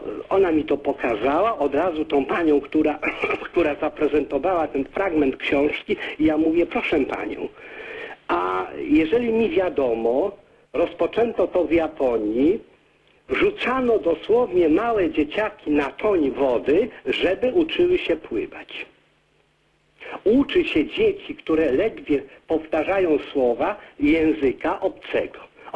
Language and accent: Polish; Greater Poland Voivodeship, Poland; Ja pochodzę z takiego małego miasteczka, 40 km oddalonego od Śremu, od Poznania, Śrem.